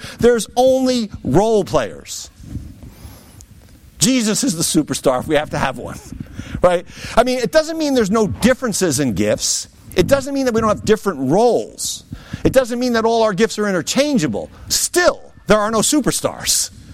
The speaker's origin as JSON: {"language": "English", "region": "New York", "country": "United States", "said": "You know, we're from New York, right? So we're from the New York City market. That's where we came from, which meant, you know, the news we got was New York City news because we're close to the city."}